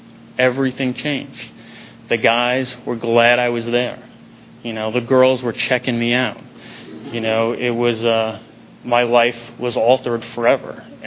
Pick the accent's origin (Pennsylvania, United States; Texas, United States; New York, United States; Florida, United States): New York, United States; when I grew up in New York, if you can't tell from the accent, came from a good family.